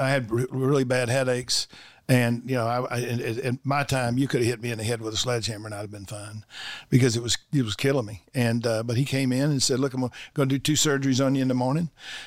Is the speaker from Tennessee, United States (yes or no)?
yes; Memphis, Tennessee, United States; also born or lived in Cocoa Beach, Florida; Well, I was born and raised in Memphis. I went to high school in Cocoa Beach, Florida.